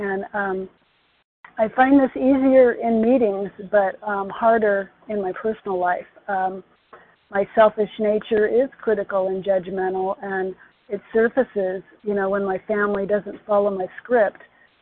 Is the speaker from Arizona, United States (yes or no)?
yes; Arizona, United States; Oh, Arizona.